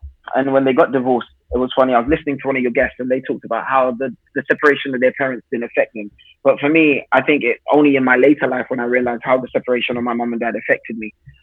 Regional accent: Zambia; moved away; I grew up in Zambia in a very affluent home.

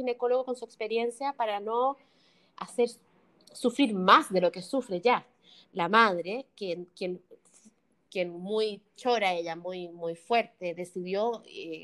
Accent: Chile; Porque somos chilenas y en Chile

